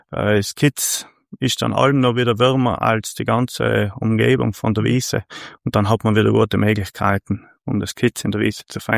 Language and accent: German; Ofers, Trentino-Alto Adige, Italy; ich bin aufgewachsen in Ofers, ein kleines Dörfel, oberhalb von Brixen.